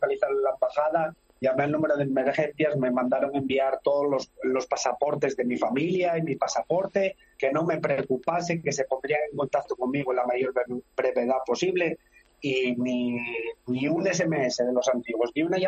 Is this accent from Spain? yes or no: yes; Spain; como yo español, mi hija española y mi familia ucraniana de aquí, mi suegro y mi mujer